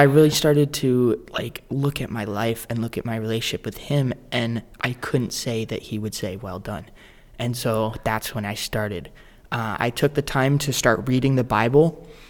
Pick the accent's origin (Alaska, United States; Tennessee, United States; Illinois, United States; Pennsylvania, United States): Alaska, United States; Eagle River; also born or lived in Texas; I am a junior here at a high school in Alaska. I was born in Texas, raised in Eagle River, Alaska, and I have recently started my journey with God.